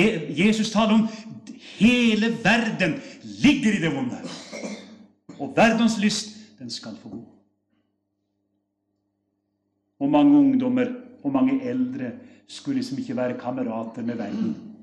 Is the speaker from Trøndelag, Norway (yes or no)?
no; Heddal, Telemark, Norway; Hjemme i Heddal, i min heimbild, så hadde vi noen sånne små